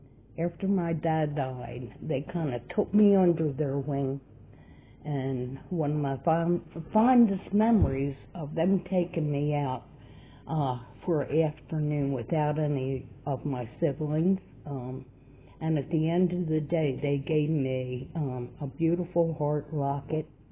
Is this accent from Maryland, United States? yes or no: yes; Baltimore, Maryland, United States; I grew up in Baltimore City, in South Baltimore, in a place called Brooklyn. What I can tell you that it was a blue-collar neighborhood.